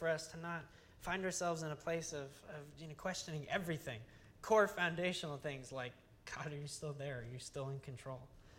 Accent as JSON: {"language": "English", "country": "United States", "said": "because we're American and we're prideful and I'm a guy"}